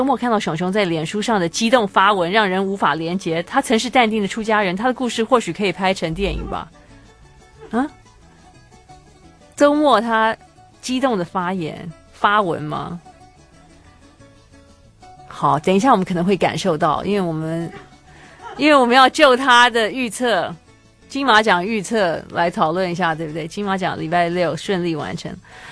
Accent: Xiamen, Fujian, China; now in Taiwan; 我是来自大陆厦门来淡江大学念书的哦。

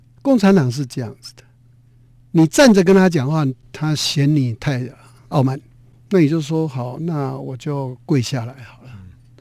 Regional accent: Taiwan; 有很多人说中国人死了了跟我们台湾人什么关系吧

